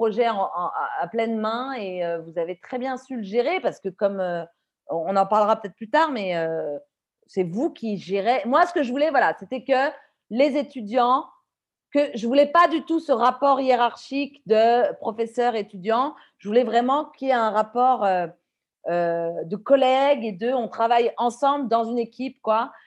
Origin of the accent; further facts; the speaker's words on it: France; now in Mumbai, India; donc je suis française. Je suis professeure de français à l'Alliance française de Bombay, au centre de Santa Cruz. Et je suis à Bombay depuis un peu plus de 3 ans, environ 3 ans.